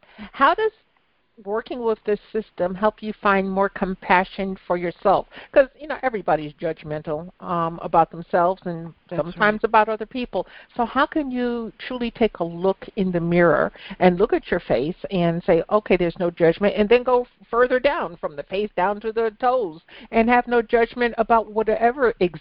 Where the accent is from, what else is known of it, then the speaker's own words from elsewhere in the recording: Guilderland, New York, United States; I was born and raised in Albany. Well, I was born in Albany Hospital, raised in Gilderland, New York, outside of Albany, very upscale bedroom community, and 99.99999% white.